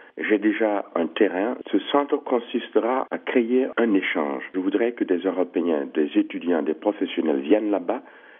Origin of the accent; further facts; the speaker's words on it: Burkina Faso; moved away as an adult; j'ai obtenu une petite bourse de l'État burkinabé pour être formé comme menuisier pendant 4 ans.